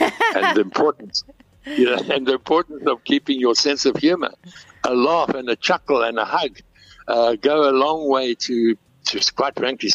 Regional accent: South Africa; Now, none of us, and you know, we're all South African types in the three vehicles, and none of us had been to Eastern Europe before.

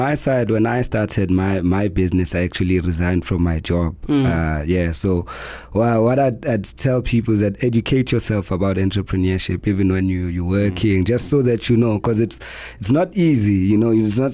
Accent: Fort Lauderdale, Florida, United States; I'm from Fort Lauderdale.

